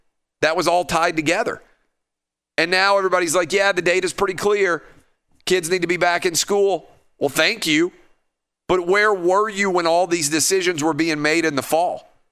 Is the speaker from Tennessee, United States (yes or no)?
yes; Nashville, Tennessee, United States; I'm going to the game between the Titans and the Browns on Sunday here in my hometown of Nashville.